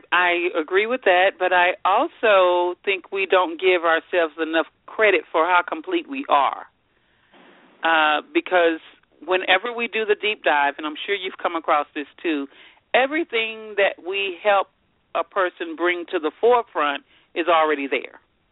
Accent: Houston, Texas, United States; also born or lived in Louisiana; I am from Houston, Texas. I reside in Houston, Texas, originally born in Louisiana

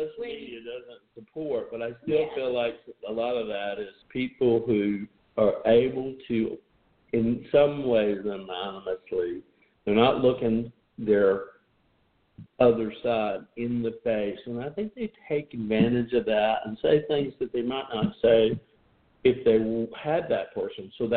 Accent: the South, United States; I believe I am, but I'm colored, I don't know if that's the right word, by my culture, growing up in the South, you know, et cetera, et cetera.

